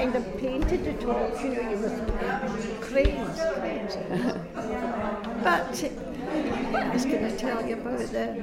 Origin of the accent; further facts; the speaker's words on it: Clydeside, Scotland, United Kingdom; Well, I was born in Clydeside in 1922.